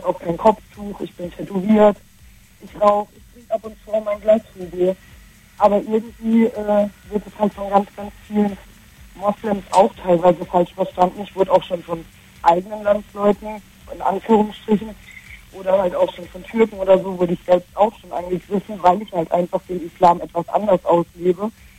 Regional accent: Morocco; ich bin auch Marokkanerin und halbe Tunesierin ursprünglich, habe also auch einen Migrationshintergrund

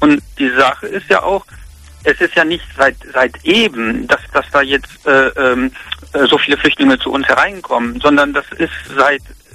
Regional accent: North Rhine-Westphalia, Germany; now in Neuwied, Germany; ich komme ursprünglich aus NRW. Neuwied ist ja in Rheinland-Pfalz

